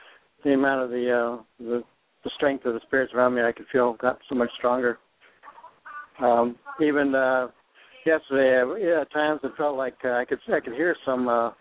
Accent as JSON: {"language": "English", "town": "Denver", "region": "Colorado", "country": "United States", "tie": "born or raised there", "also_born_or_lived": "Wisconsin", "said": "I grew up in Denver."}